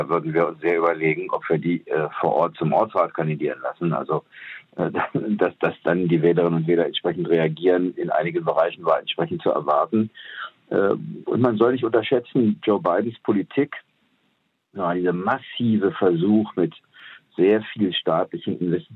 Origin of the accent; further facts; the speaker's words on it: Germany; Ich meine, als Deutscher muss man immer ein bisschen vorsichtig sein.